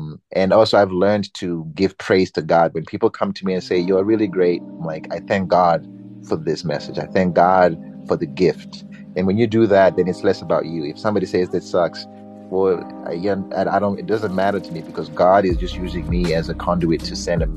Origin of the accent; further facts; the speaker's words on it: Nyanga, Manicaland, Zimbabwe; I was born and raised in Nyanga. So it's in the eastern part of Zim. And I was born a preacher's kid.